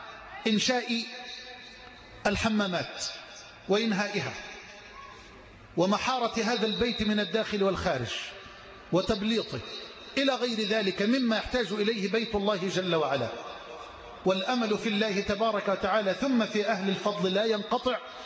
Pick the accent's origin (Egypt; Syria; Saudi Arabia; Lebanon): Egypt; اللهم اجعل بلدنا مصر أمنا أمانا سخاء رخاء